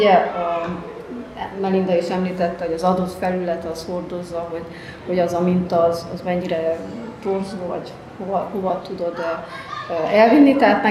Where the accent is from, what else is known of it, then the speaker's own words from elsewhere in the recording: Agyagfalva, Harghita, Romania; a régi képek, azok a saját képeim, én onnan származok